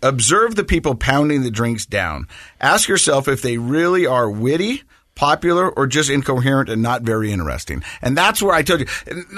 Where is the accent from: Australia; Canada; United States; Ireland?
Ireland; accent: Irish; I'm Irish too, but yeah. Well, yeah, no, it's an Irish accent.